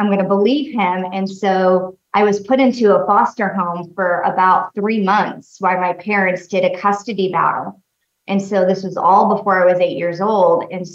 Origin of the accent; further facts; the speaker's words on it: Las Vegas, Nevada, United States; also born or lived in Mount Charleston; I grew up in Las Vegas. And then my parents divorced for the first time when I was around 2. And my dad and I moved to Mount Charleston, which is a little mountain town, 45 minutes outside of Vegas.